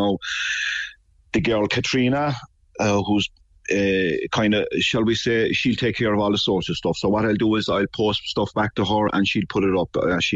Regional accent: Aghabullogue, Munster, Ireland; born there; now in Blarney, Ireland; No, I was born in Ahabulag. I'll be leaving Blarney. I'm living in Blarney.

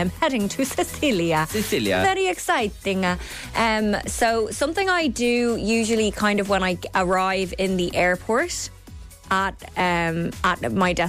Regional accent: Ireland; just because I'm an Irish woman and it's just an Irish thing always Google the word sorry.

